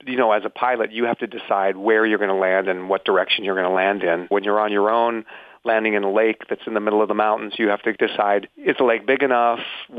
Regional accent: Seattle, Washington, United States; You know, I'm from Seattle, so I would make that trip quite often.

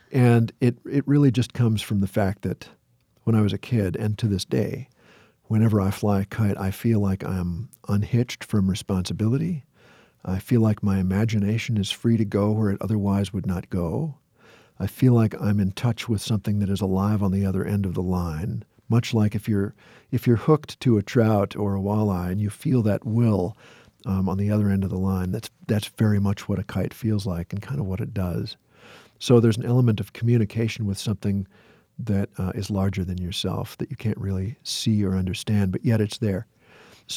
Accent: Osakis, Minnesota, United States; When I was growing up in Osakis, Minnesota, there were a couple of guys named Tommy and Darwin

